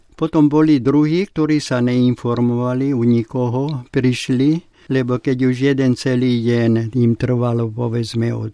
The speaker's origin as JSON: {"language": "Slovak", "region": "Trnava Region", "country": "Slovakia", "tie": "born there", "said": "Naša výša, kde som sa narodil, je 0 na Žitnom ostrove. U Bratislavy, nedaleko od Bratislavy."}